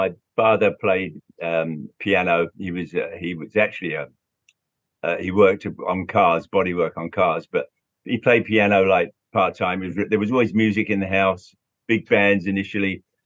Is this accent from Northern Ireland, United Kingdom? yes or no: no; London, United Kingdom; it was a great time to be growing up in London.